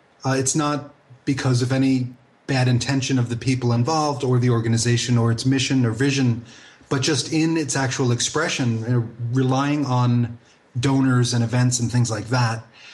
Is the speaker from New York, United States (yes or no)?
yes; New York, United States; I grew up in New York and spent, I guess, about 8 years in the New York magazine publishing world.